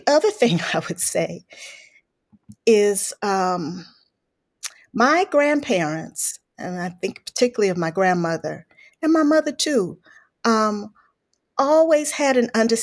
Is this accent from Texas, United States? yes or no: no; Atlanta, Georgia, United States; because I grew up in Atlanta. Most of the family was in Chicago.